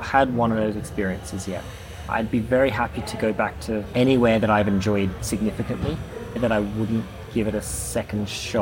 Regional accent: Australia; Before I'd even left my hometown in Australia, I had my globe, I had my map

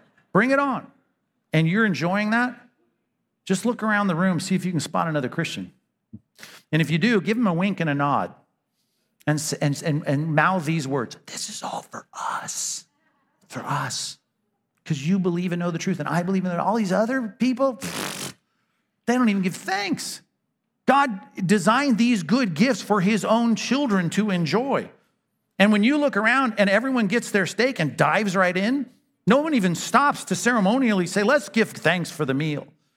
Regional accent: Long Beach, California, United States; also born or lived in Alabama; I grew up in Southern California. May you not know this. I was born in Alabama. Did you know that? Born in Alabama.

